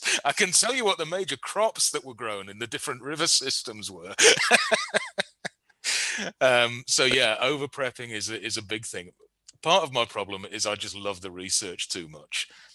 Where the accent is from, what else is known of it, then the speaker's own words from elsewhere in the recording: England, United Kingdom; As a European, as an English person, a British citizen, we were talking about doing a pulp 1930s game